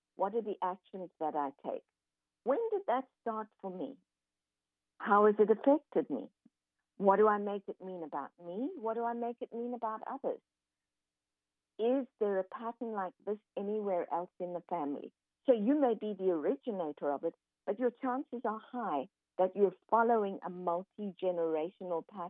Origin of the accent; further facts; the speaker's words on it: South Africa; now in United States; I'm originally from South Africa, and I'm now living in Texas.